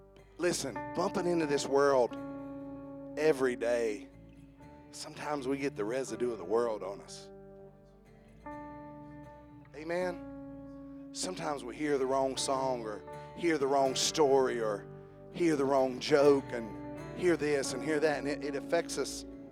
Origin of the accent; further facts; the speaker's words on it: United States; I was raised in Fireco.